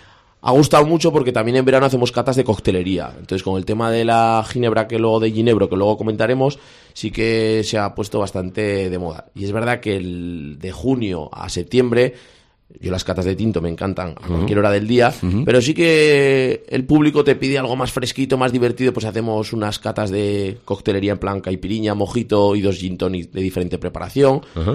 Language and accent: Spanish; Alfaro, La Rioja, Spain; now in Tudela, Spain; yo llevo 8 años en Tudela, soy de Alfaro, pero me siento un Tudela no más con la acogida.